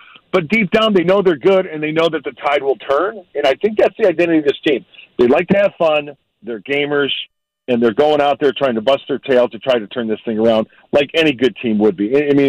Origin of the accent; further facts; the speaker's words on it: Joliet, Illinois, United States; I don't want to bore you guys too much, but I grew up in Joliet, Illinois